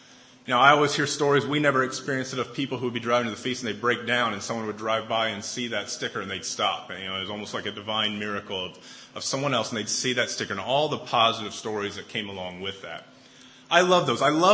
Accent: Fort Wayne, Indiana, United States; also born or lived in Tennessee; I was 4 when we moved to Indianapolis from Tennessee, and then 11 in 1990 when we moved down to back down to Indy. So I was 4 to 11 years old is when I lived here.

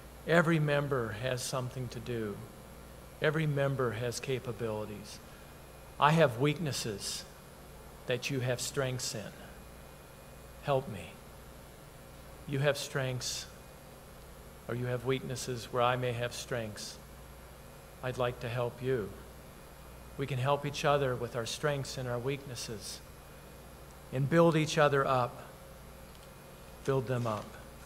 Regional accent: Wisconsin, United States; If I go back to my hometown in Wisconsin, I still have my family name on a little cutout where I would receive my bulletin

